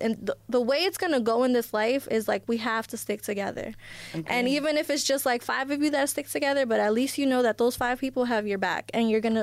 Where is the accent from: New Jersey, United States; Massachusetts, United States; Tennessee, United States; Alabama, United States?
New Jersey, United States; Like, I'm from New Jersey. So in New Jersey, we have, it's a program called